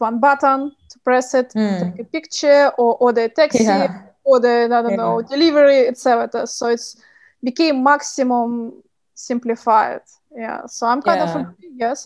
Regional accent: Russia; Yeah, but also I'm kind of you mentioned I'm from Russia

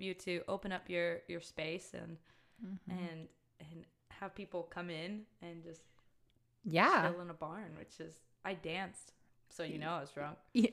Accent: New Jersey, United States; well, I'm from New Jersey and we'll dress up very in short outfits no matter what the weather is.

